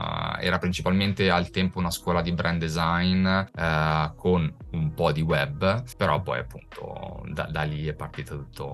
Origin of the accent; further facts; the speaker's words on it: Lombardy, Italy; born there; io allora sono brianzolo di nascita, in realtà ho delle origini napoletane, sia da parte di padre che da parte di madre. Mio padre puteolano di Pozzuoli e mia madre di Avellino.